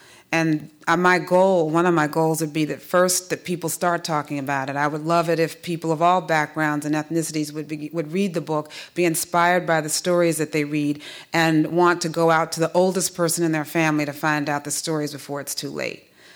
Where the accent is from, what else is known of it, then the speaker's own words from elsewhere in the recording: Washington, District of Columbia, United States; growing up in Washington, my mother went to a great deal of trouble to make sure that I went to an integrated school